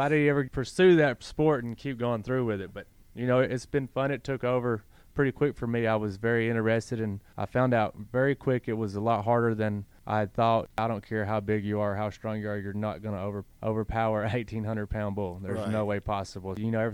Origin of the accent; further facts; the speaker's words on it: Menlo, Georgia, United States; also born or lived in Norman, Oklahoma; I moved back to Georgia when I was six. It's where my dad grew up at. It's where I lived. You know, it's where I grew up in Menlo, Georgia, which is close to Somerville.